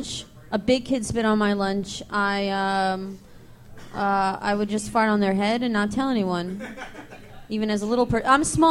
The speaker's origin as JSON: {"language": "English", "town": "Brooklyn", "region": "New York", "country": "United States", "said": "Brooklyn."}